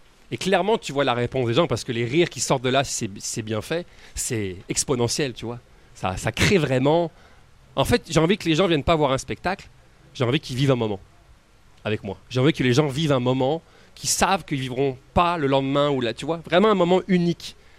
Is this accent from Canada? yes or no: yes; Quebec, Canada; parce qu'en tant que Québécois, je pense qu'on ne sait pas comment les autres gens sont